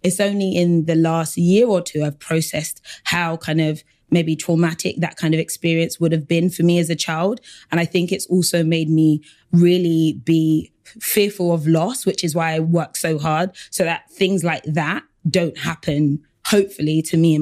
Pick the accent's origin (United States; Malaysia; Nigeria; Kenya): Nigeria; which I think is really cultural as a Nigerian.